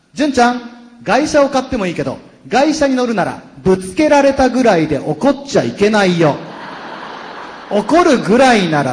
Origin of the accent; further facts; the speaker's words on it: Gifu, Japan; 私、岐阜なんですけど、岐阜の事務所にいる時に